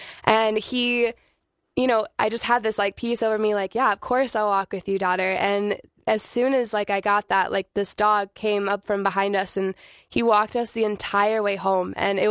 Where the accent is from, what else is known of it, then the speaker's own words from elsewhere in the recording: Fort Wayne, Indiana, United States; I'm from Fort Wayne, Indiana, and I'm 18 years old.